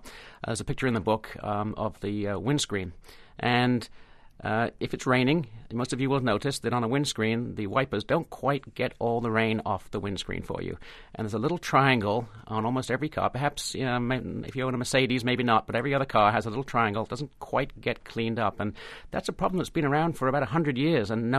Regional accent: United Kingdom; I am British

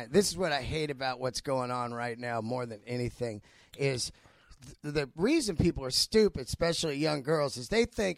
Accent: San Francisco, California, United States; I grew up in San Francisco, and I'm not gay.

